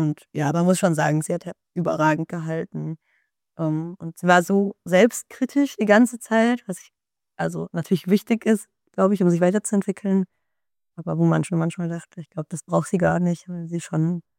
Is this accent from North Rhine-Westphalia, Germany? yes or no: yes; Krefeld, North Rhine-Westphalia, Germany; Also ich komme ja ursprünglich aus NRW, bin in Krefeld aufgewachsen